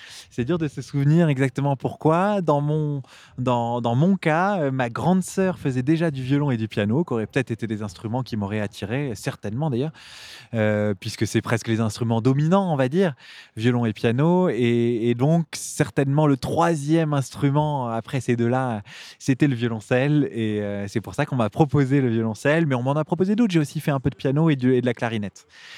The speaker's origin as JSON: {"language": "French", "town": "Paris", "region": "Île-de-France", "country": "France", "tie": "born there", "said": "j'ai 35 ans, je suis né à Paris. Je passe l'essentiel de, de mes résidences entre Paris et la Bourgogne."}